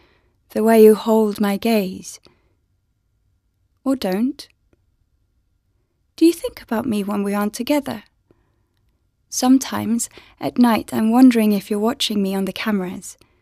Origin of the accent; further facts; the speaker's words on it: Sweden; I'm from Sweden.